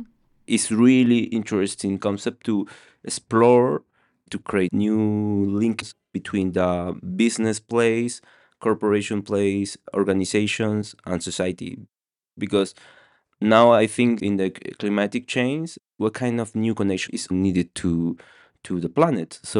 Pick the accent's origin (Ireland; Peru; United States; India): Peru; I am from Peru.